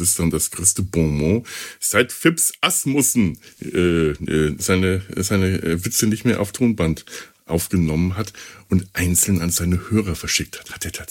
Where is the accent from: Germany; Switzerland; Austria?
Germany; Bavaria; now in Cologne, Germany; Als ich nach Köln kam, als Bayer, beziehungsweise aus dem bayerischen Sprachraum